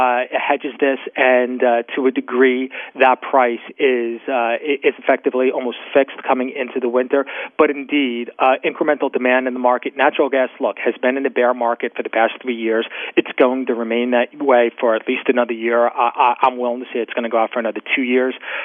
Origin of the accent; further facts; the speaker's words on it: Philadelphia, Pennsylvania, United States; here in my hometown of Philadelphia.